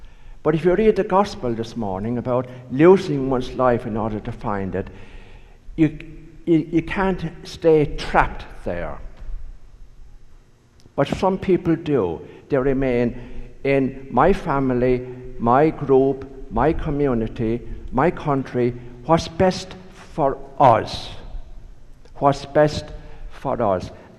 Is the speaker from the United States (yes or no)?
no; Ireland; when I was growing up in Ireland, I firmly believed, as did everybody else